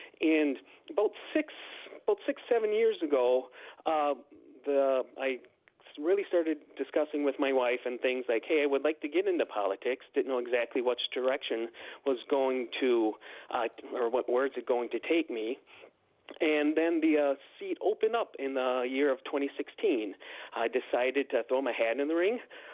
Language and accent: English; Bloomer, Wisconsin, United States; I grew up in Bloomer, went to UW-Stout, met my wife, and came to Bloomer and started a family